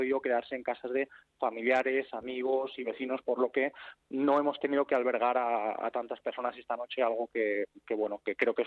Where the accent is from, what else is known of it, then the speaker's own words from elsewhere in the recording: Community of Madrid, Spain; now in Porto Cristo, Spain; Yo soy madrileño, sí. Yo estoy viviendo en Puerto Cristo